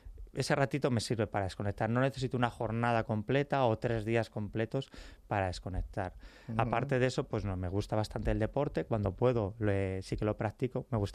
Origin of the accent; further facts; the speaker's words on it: Community of Madrid, Spain; yo miraba mi pueblo y no lo reconocía, fue desapareciendo, se fueron cerrando granjas, se fue desapareciendo esa vida que era tan asequible, ¿no? para un niño, ¿no? Y sin embargo, pues he visitado otros pueblos de la Sierra Norte de Madrid